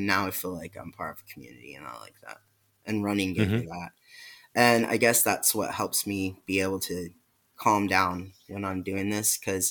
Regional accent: Terre Haute, Indiana, United States; because I'm from Terre Haute. It's not where I live now.

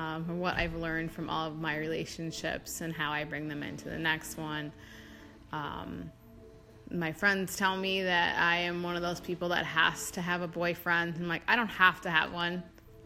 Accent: Minnesota, United States; I'm from Minnesota.

